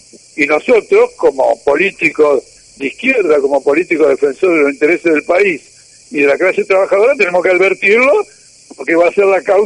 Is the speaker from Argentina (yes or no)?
yes; Argentina; esto nos importa a nosotros como argentinos y como parte de América Latina